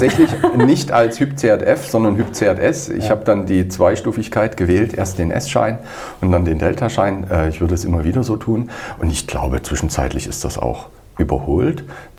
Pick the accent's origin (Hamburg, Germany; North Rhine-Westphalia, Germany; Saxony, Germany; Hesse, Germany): Saxony, Germany; ich bin in Sachsen groß geworden